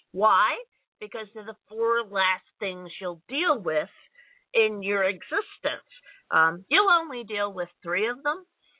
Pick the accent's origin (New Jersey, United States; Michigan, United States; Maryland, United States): New Jersey, United States; now in Chicago, United States; When I moved to Chicago, I was not able to find a good pizza place because I'm from the Jersey Shore